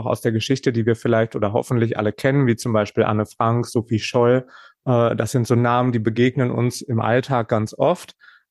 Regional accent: Warstein, North Rhine-Westphalia, Germany; born there; now in Essen, Germany; ich komme gebürtig aus Warstein, aus dem Sauerland und ich studiere schon seit längerer Zeit Kunst auf Lehramt in Essen

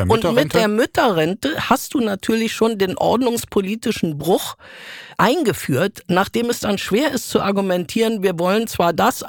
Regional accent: Iran; Da habe ich mich als Iranerin durchaus mitgemeint gefühlt

